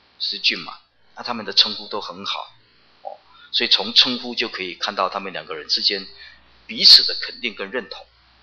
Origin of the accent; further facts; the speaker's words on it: Taiwan; 那我们台湾人就会讲说